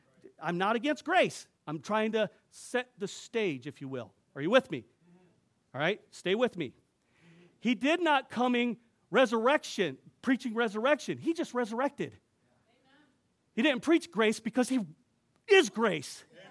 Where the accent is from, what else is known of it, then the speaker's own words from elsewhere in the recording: United States; born there; Because I was born in a democracy. I was born in America